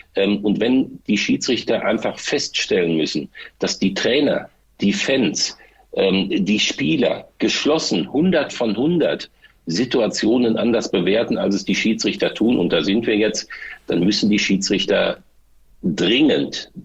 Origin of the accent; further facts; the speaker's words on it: Dortmund, North Rhine-Westphalia, Germany; Ich bin ja auf der Südtribüne groß geworden.